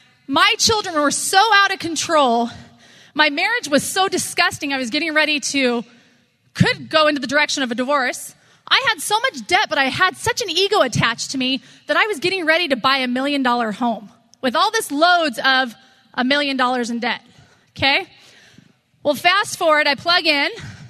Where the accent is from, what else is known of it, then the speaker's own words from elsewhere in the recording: Huntington Beach, California, United States; from Huntington Beach, California.